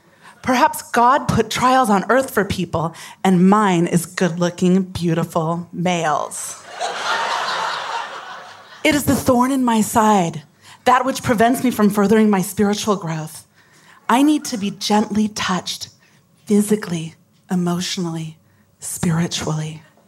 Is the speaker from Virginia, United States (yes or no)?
no; Ukiah, California, United States; In high school, I grew up in Ukiah, and I vacillated between being extremely horny and a very active member of the Ukiah First Presbyterian Church youth group and Bible study.